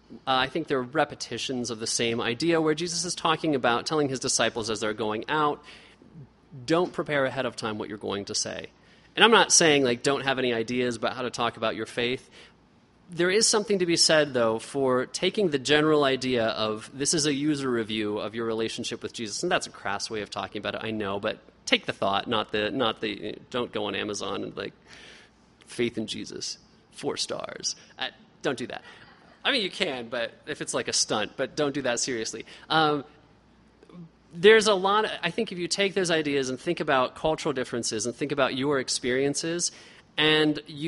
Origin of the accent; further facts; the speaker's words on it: Plain City, United States; so I grew up in Plain City